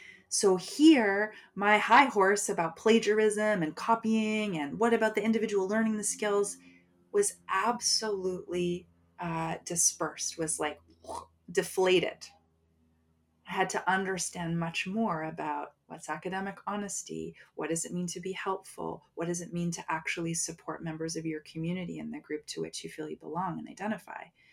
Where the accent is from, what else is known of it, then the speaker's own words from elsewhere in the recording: Toronto, Ontario, Canada; And so here I am, born and raised in Toronto, Canada, North America.